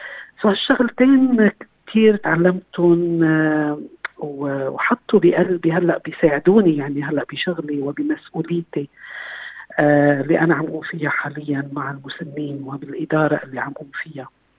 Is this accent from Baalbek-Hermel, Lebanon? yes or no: no; Bsharri, North Governorate, Lebanon; also born or lived in Beirut; now in Australia; أنا ولدت ببيروت، كنا عايشين قبل ببيروت وبعدين طلعنا على بشري، وأكيد طفولتي عشت ببشري، بين تعرفي بشري بتعني لي كتير، وادي القديسين عنا مر شربل، بتطلي هيك من بيتنا بتشوفي مر شربل قدامك